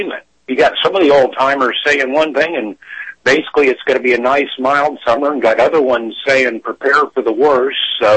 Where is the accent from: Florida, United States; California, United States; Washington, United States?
Florida, United States; I remember, you know, at least where I grew up down in Florida